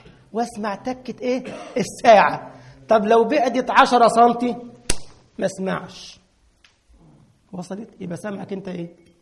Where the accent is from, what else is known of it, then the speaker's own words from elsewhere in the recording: Egypt; بدون عندنا في مصر يعني من غير